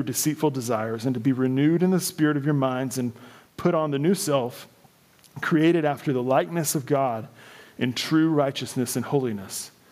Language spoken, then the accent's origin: English; Illinois, United States; born there; I'm like, born in Illinois, grew up